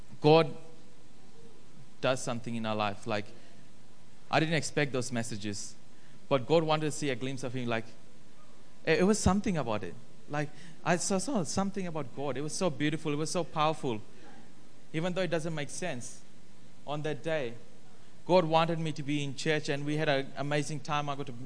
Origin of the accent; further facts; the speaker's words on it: Fiji; because I come from Fiji.